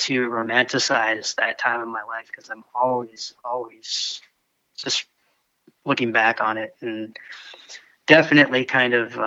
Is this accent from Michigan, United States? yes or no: yes; Hemlock, Michigan, United States; Well, you know Hemlock, Michigan, yeah.